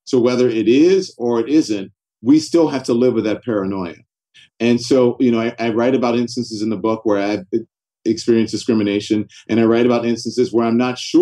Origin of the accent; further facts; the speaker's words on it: United States; It's because of growing up in America. It's because of the history of this country.